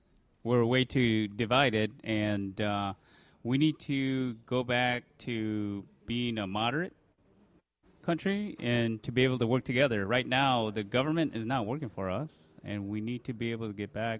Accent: Virginia, United States; I'm from Virginia.

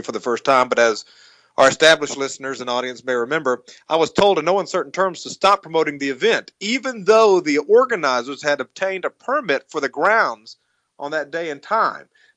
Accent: Memphis, Tennessee, United States; Black Lives Matter protesters laid siege to a number of cities last weekend, including my hometown of Memphis, Tennessee.

